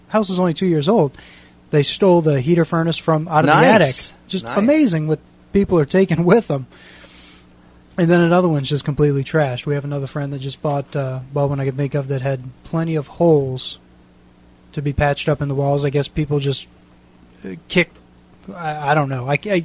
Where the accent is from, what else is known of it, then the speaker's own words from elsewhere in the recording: New Orleans, Louisiana, United States; now in Antelope Valley, United States; I'm from New Orleans, so I've seen those houses. I've been back 3 times since the storm.